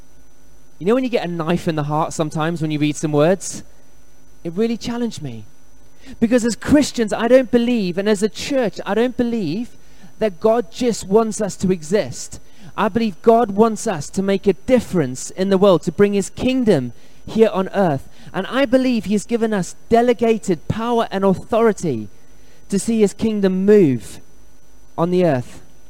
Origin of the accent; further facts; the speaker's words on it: South Africa; I grew up in South Africa, and in South Africa, there's lots of different languages spoken.